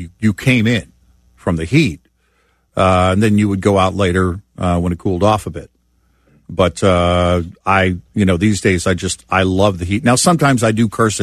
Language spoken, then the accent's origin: English; Omaha, Nebraska, United States; born there; You know, I was born in Omaha, Nebraska. On an Air Force base there and off at Air Force Base.